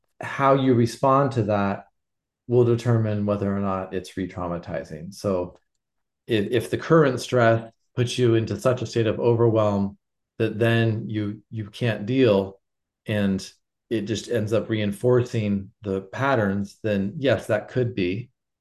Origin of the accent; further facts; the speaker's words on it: Lebanon; moved away; growing up in Lebanon during the war. Growing up in Lebanon when there was the war happening. I've been out of the country for more than 10 years, but my family is still there.